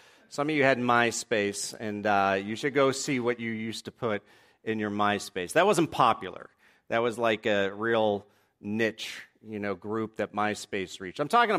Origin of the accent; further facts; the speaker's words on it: New England, United States; accent: New England; I've noticed that my New England accent has started to creep back, so I have to work hard.